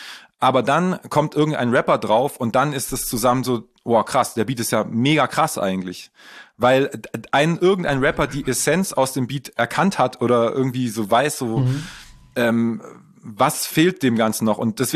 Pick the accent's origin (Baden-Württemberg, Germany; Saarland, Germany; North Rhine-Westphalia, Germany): Baden-Württemberg, Germany; so ein Producer, der aus Heilbronn kommt, also eigentlich aus meiner Gegend, in der ich aufgewachsen bin im Endeffekt.